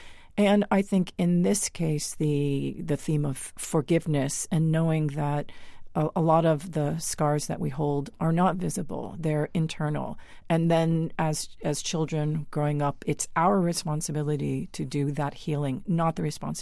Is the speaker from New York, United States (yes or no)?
yes; New York, United States; And I'm from Northern Long Island, and so not even Southern Long Island.